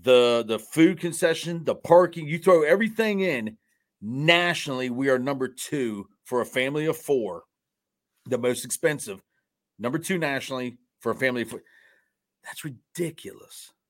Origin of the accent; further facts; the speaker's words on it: Morgantown, West Virginia, United States; Also on top of that, I was born and raised here in Morgantown.